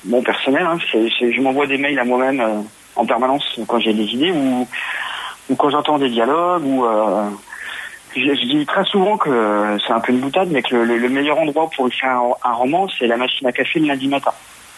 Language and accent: French; Besançon, Bourgogne-Franche-Comté, France; moi je suis de Besançon, dans l'Est.